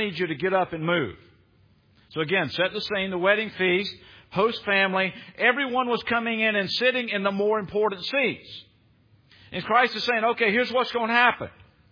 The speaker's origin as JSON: {"language": "English", "region": "the South", "country": "United States", "said": "Now, I'm from the South, and I had a teacher who was from Taiwan."}